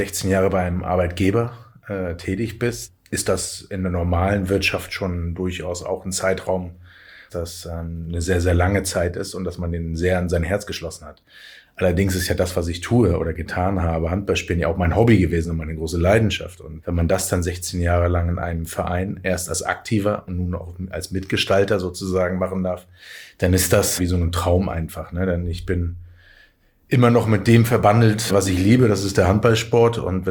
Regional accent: East Germany, Germany; bin ich im Osten groß geworden

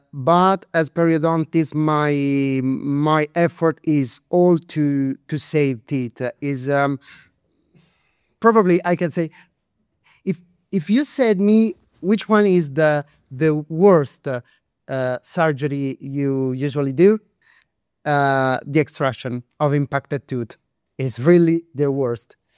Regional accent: Anzio, Lazio, Italy; English is a second language; now in Rome, Italy; I like to always remember I'm from Anzio. I was born in Anzio because the sea is inside me.

